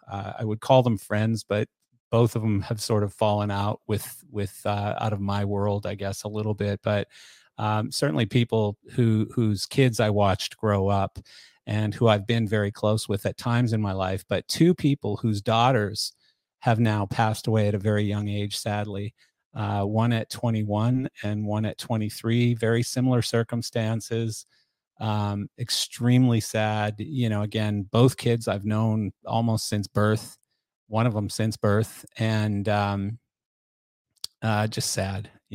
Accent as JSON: {"language": "English", "country": "Canada", "said": "I'm from Canada and even in Canada, we called them …."}